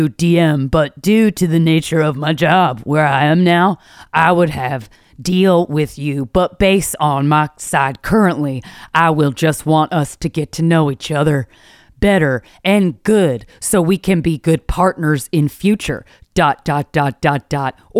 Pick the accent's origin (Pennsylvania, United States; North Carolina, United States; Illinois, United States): North Carolina, United States; from North Carolina, but I'm not currently in the state.